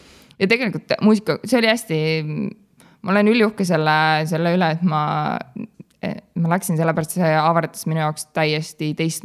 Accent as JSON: {"language": "Estonian", "town": "Adavere", "region": "Järva County", "country": "Estonia", "said": "Ma olen pärit maakohast, nimega Adavere."}